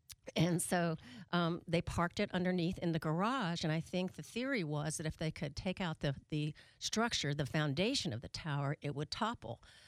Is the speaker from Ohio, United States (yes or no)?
no; Atlanta, Georgia, United States; Many of y'all know, I'm a girl from Atlanta. I went to University of Georgia.